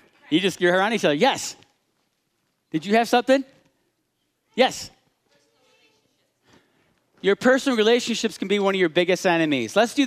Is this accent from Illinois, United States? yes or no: yes; Illinois, United States; Again, I grew up in Illinois, so I used to be, but I came to the light.